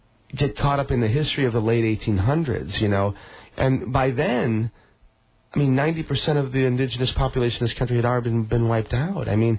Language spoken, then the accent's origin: English; Chicago, Illinois, United States; Not me. I'm from Chicago.